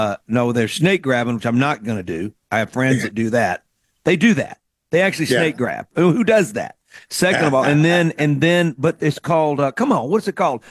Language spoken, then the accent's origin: English; Mississippi, United States; I said, you're in my home state and I don't see you